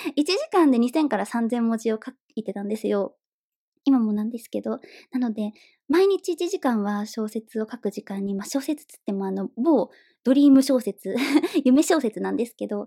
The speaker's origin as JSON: {"language": "Japanese", "region": "Hokkaido", "country": "Japan", "moved": "yes", "said": "私、北の大地出身なんですけれども"}